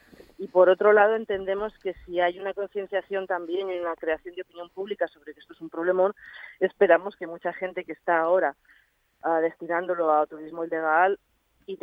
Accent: Logroño, La Rioja, Spain; yo soy de Logroño, se hizo allí y funcionó muy bien.

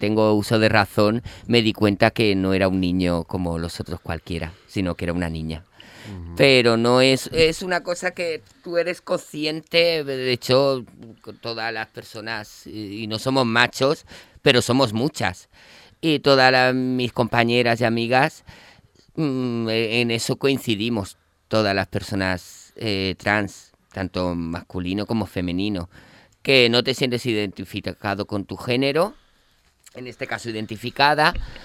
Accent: Elche, Valencian Community, Spain; Yo soy de Elche, de Elche.

